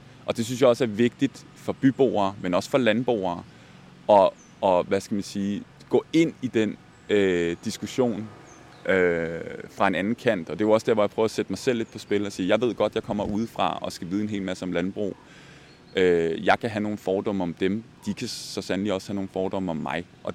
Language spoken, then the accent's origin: Danish; Copenhagen, Capital Region of Denmark, Denmark; Han er vestjyde, jeg er københavner.